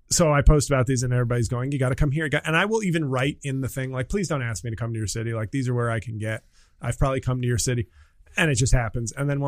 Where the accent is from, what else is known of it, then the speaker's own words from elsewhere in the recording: New York, United States; And I'm from New York and I'm just blessing these people